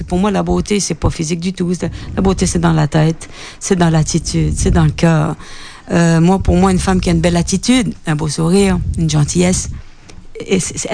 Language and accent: French; Quebec, Canada; Alors moi, quand je disais « Je viens du Canada », les gens pensaient que je venais du pôle Nord